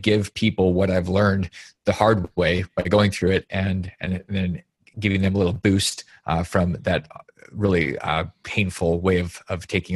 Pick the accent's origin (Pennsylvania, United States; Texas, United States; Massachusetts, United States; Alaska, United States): Alaska, United States; So I've basically been an entrepreneur since I came out of the womb back when I grew up in Alaska